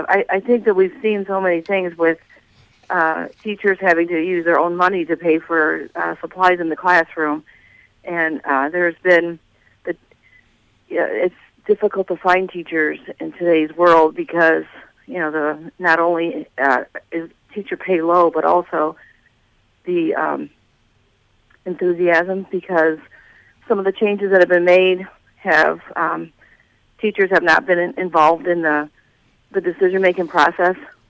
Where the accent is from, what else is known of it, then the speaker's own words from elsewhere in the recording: United States; when I told her that I was recently elected, that I was from Lake County